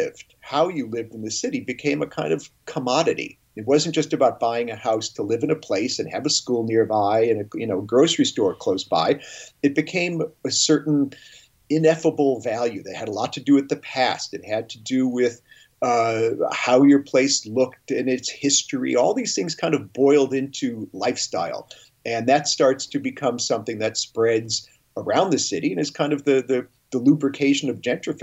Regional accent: Chicago, Illinois, United States; I grew up in Chicago, and there are neighborhoods that I have no idea what they are because they've been renamed.

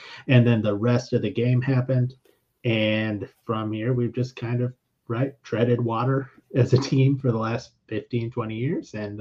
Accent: Illinois, United States; also born or lived in Wisconsin; from Central Illinois.

